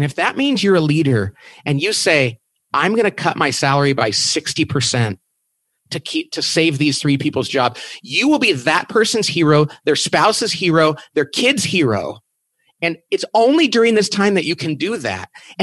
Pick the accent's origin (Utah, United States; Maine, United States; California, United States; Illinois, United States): California, United States; Bakersfield; I'm from Bakersfield, California. We're actually literally in the desert outside of Bakersfield.